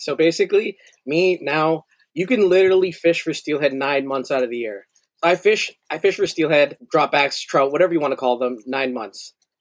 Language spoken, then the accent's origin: English; Canada; I'm Filipino Canadian.